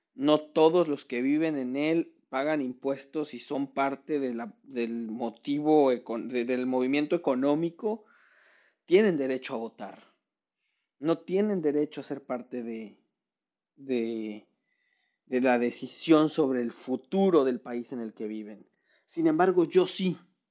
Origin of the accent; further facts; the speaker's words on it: Mexico; cuando hice un voto en México como ciudadano mexicano.